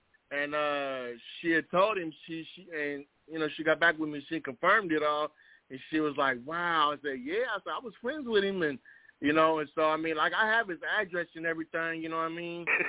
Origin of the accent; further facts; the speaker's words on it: Wichita, Kansas, United States; You know, a lot of people who don't know, I'm originally from Wichita, Kansas, you know.